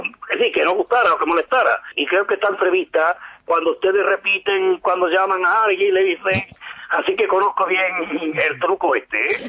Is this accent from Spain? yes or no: yes; Catalonia, Spain; yo soy del Madrid y catalán.